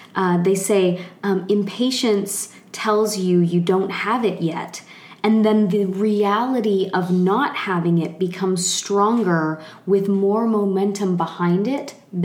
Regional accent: Canada; I grew up in Canada in a tiny, tiny place in a trailer park

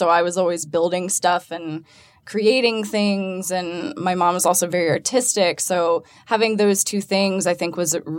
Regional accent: Atlanta, Georgia, United States; So born and raised in Atlanta, got my degree in mechanical engineering.

